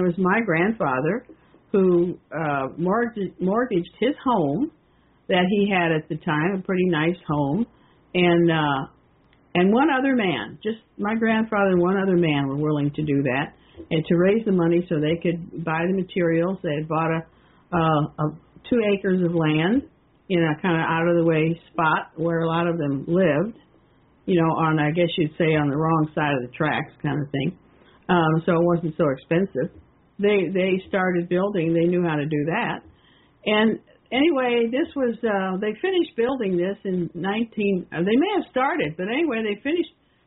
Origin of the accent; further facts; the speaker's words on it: Illinois, United States; this town, which is my hometown in Illinois